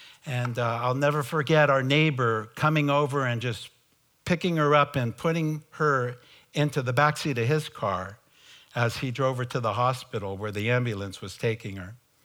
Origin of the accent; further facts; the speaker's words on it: San Bruno, California, United States; I grew up in San Bruno, just south of San Francisco. I went to a Catholic grammar school, Catholic high school.